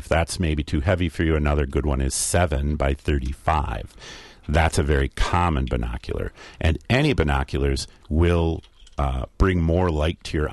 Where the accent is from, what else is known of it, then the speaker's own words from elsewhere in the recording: St. Paul, Minnesota, United States; I grew up in St. Paul, and we had street lights, but they lit up the street.